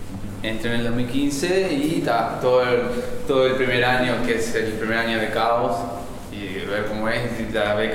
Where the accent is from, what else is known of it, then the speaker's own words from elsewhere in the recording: Paysandú, Uruguay; now in Montevideo, Uruguay; Yo soy de Paysandú.